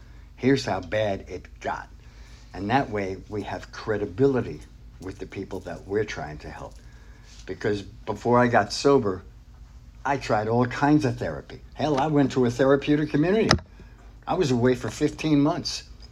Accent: New York, United States; You know, I'm a New Yorker. I like profanity.

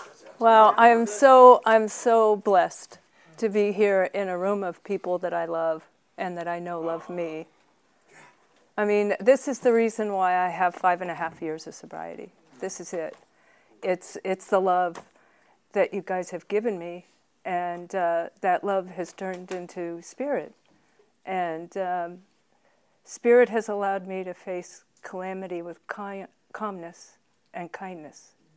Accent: Westlake, California, United States; We grew up in Westlake, which is right outside of San Francisco.

